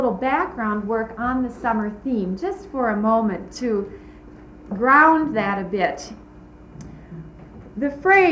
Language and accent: English; Northfield, Minnesota, United States; I'm from Northfield, Minnesota